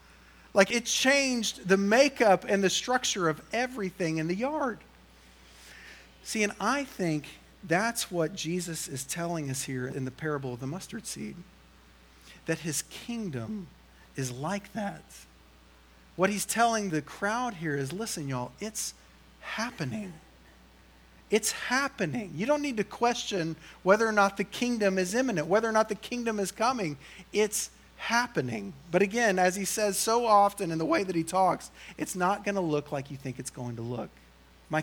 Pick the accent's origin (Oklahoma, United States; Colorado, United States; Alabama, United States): Oklahoma, United States; Now, I grew up in Oklahoma, which I'm very proud of.